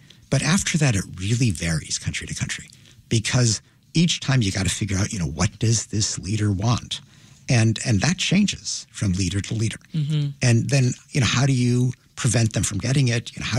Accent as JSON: {"language": "English", "town": "Deerfield", "country": "United States", "tie": "born or raised there", "said": "growing up in Deerfield didn't push me in an international direction, but my father's experience did."}